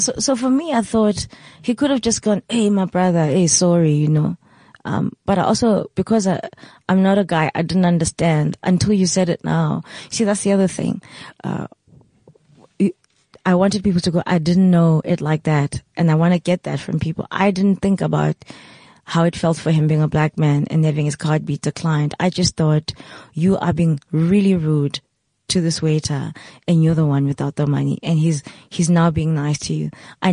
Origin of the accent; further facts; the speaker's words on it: South Africa; I stand tall. I'm a South African.